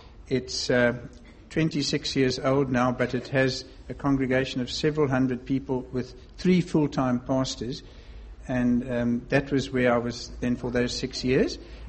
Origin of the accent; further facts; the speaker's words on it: Cape Town, Western Cape, South Africa; I'm from Cape Town, which is the southernmost city of South Africa.